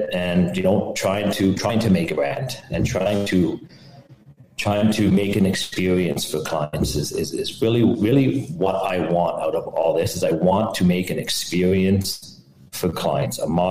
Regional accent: Ottawa, Ontario, Canada; I'm from Ottawa, Canada.

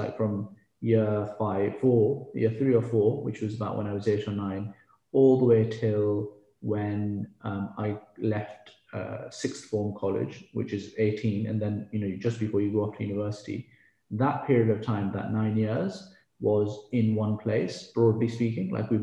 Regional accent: England, United Kingdom; also born or lived in Karachi, Pakistan; So I was born in Pakistan, in Karachi, many, many years ago. And I grew up, both my parents were doctors. I came over here when I was about four. So I came to England when I was about four.

